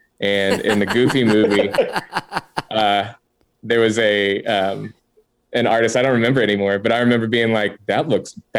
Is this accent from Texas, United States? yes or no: yes; Dallas, Texas, United States; Well, I was born in Dallas, Texas.